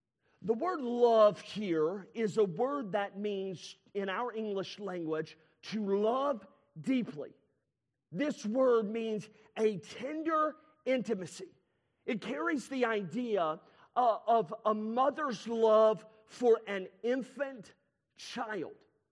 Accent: the South, United States; I'm just telling you, we are from the South.

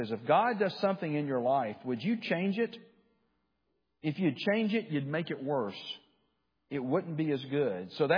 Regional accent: Birmingham, Alabama, United States; Growing up in Birmingham, Alabama, as I did, if you went on a beach vacation, you either went to Gulf Shores, Alabama, or you went to the Florida Panhandle

